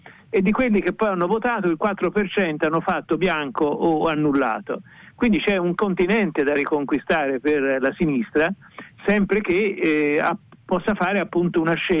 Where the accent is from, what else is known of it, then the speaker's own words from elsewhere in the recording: Tuscany, Italy; noi siamo toscani